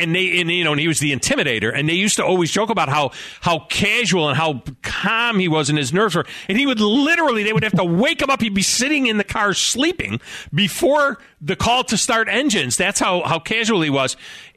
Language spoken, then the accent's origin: English; New York, United States; I'm from the Finger Lakes, so I get an idea of a little bit of what you guys deal with there.